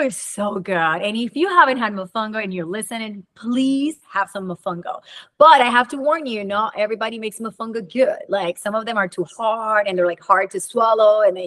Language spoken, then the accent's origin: English; Puerto Rico; now in United States; I've been in the United States for 18 years, and I feel I am an American. So I feel like 50-50, yes, I'm an American, which Puerto Ricans are American, U.S. citizens